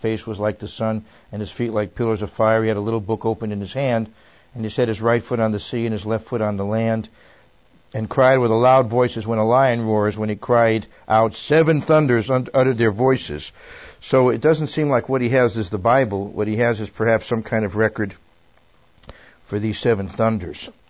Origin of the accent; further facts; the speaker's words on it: Bridgeport, Connecticut, United States; Her sister actually lived in Bridgeport, Connecticut, my hometown.